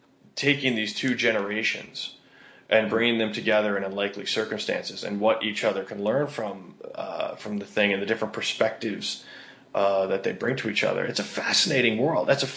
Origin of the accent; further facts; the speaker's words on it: New Jersey, United States; moved away as an adult; now in Los Angeles, United States; And I'm originally from New Jersey, and I probably got more relaxes and calm downs my first 3 years in LA more than ever in my life